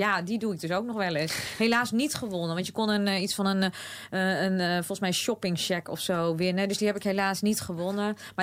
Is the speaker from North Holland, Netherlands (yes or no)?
no; Steggerda, Friesland, Netherlands; het is een loopje van het naburige dorp naar het dorp Steggera, waar ik vandaan kom. En dat hoeft niet altijd in de stad te zijn. En dan loop ik daar, omdat ik daar opgegroeid ben.